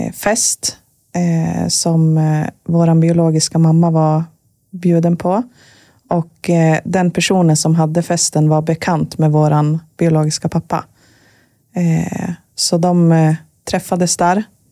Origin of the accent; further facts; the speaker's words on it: Köping, Västmanland County, Sweden; also born or lived in Dalarna / Västerås; Vi är födda i Dalarna. Men bodde i Västerås ett tag. Och sen flyttade vi till Köping och bodde där fram tills vi tog studenten.